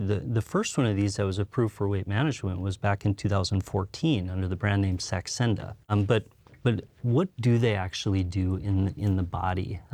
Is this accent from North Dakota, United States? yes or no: yes; Wahpeton, North Dakota, United States; also born or lived in Lidgerwood; I spent my early years in Lidgerwood, North Dakota, to call Wahpeton my hometown. Graduated from high school there